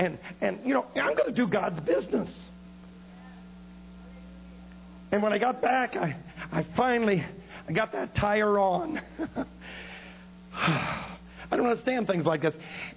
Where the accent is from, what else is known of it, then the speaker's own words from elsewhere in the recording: New York City, New York, United States; born there; Sweetheart, I was born in New York City. That's not fair.